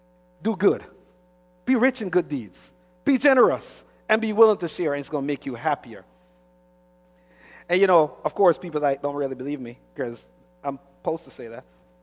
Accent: Jamaica; now in United States; Yes, my passport says United States. All of us Americans walked away saying, well, I didn't because, you know, I come from Jamaica.

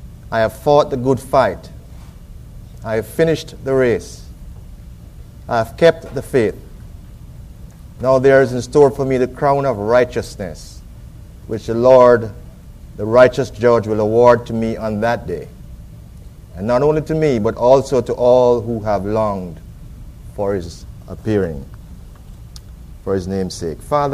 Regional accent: Jamaica; And anywhere I go, and I mention that I'm a Jamaican, people know about Jamaica because of the influence

